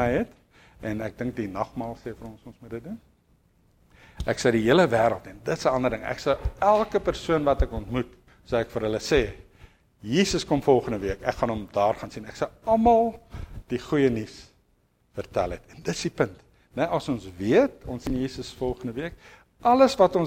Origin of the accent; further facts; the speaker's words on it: Welkom, Free State, South Africa; Daar's 'n ding, ek het in Welkom groot geword, daar was 'n kerk altyd op pad skool toe.